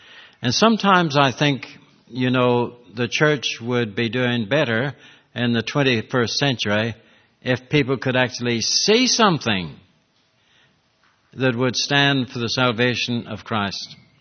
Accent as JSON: {"language": "English", "region": "Northern Ireland", "country": "United Kingdom", "tie": "born there", "said": "my colleague here, John, and I were born in the same city in Northern Ireland."}